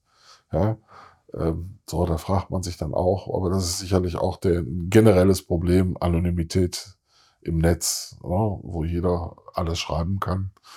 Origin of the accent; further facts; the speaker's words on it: Solingen, North Rhine-Westphalia, Germany; now in Hahn, Germany; Ich komme ursprünglich aus Solingen, aktuell leben wir in Hahn, könnten uns aber einen Umzug in meiner Heimat sehr gut vorstellen.